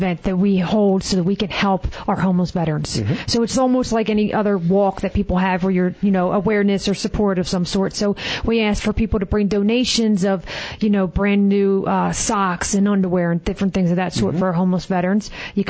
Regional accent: Philadelphia, Pennsylvania, United States; I was from the East Coast, I'm from Philly, so on mine, we put it on toast.

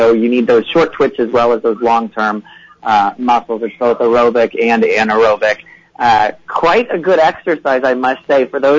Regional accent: Columbus, Ohio, United States; I'm from Ridgely, from Columbus, Ohio. Mm-hmm. Nice Midwestern boy.

